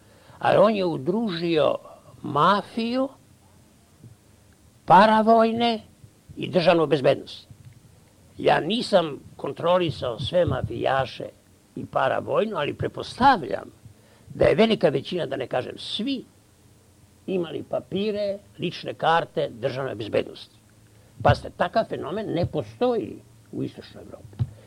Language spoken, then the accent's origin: Serbian; Serbia; Ali ja postavljam sebi pitanje ovoga trenutka kao Srbin.